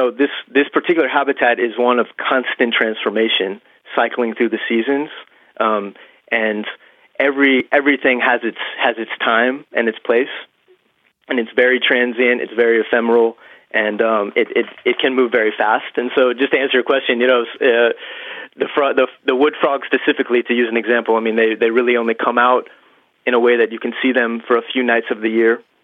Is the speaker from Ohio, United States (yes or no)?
yes; Cincinnati, Ohio, United States; growing up in Cincinnati, you know, going into our creek beds and any creek bed, you know, the incredible Ordovician fossils that we have